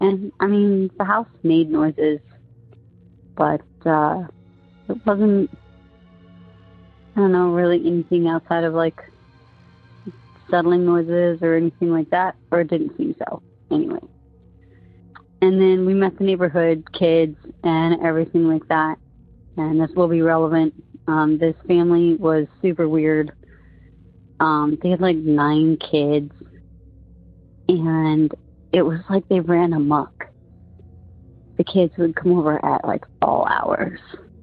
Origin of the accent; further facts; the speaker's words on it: Arizona, United States; I am from Arizona, but my ghost story does not take place in Arizona.